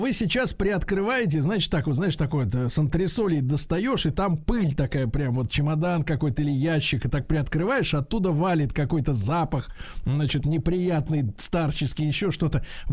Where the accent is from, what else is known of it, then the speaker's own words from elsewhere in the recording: Saint Petersburg, Russia; я тоже ленинградец